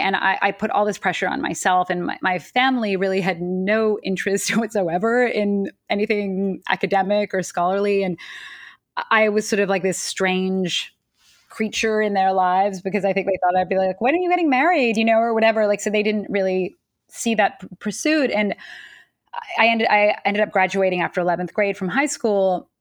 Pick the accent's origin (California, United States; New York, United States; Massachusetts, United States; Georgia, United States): New York, United States; Manhattan; I grew up in Manhattan, and I, on the Upper East Side, I went to an all-girls school, and I was there until eighth or ninth grade.